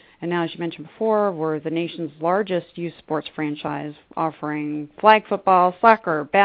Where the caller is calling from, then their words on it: Brandon, Florida, United States; I am in Brandon, Florida, and Scott is in the Woodlands, Texas, which is just outside of Houston.